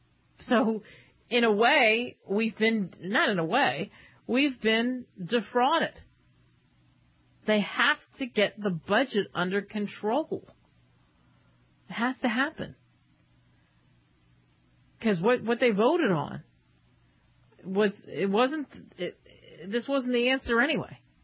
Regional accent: United States; You know, I always pinch myself that I'm an American.

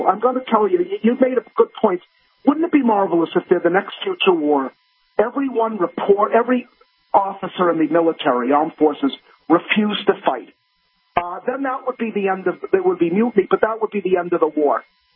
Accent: United States; As an American Jew, I can honestly say that the Zionists in Israel would not be under siege today

